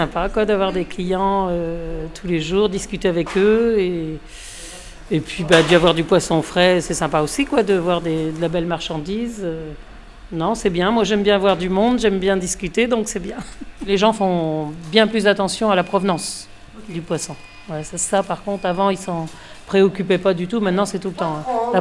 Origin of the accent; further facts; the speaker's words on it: Lancieux, Brittany, France; Et puis on est nés, en plus, on est natifs de Lancieux. Donc la commune d'à côté